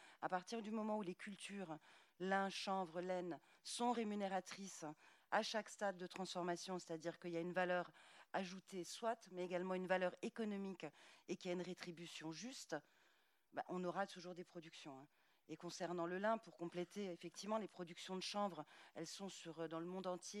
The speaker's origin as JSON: {"language": "French", "region": "Grand Est", "country": "France", "said": "Je suis alsacienne et j'ai tendance à le raconter à chaque fois."}